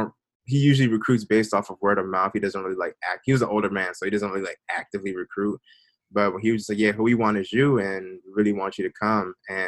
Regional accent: Maryland, United States; growing up in Prince George's County, a lot of kids are already Black.

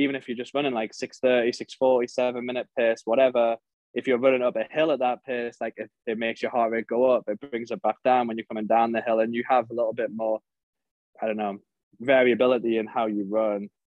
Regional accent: Sunderland, North East England, United Kingdom; no, I'm from England. They're like, oh, whereabouts? And then I usually say Sunderland

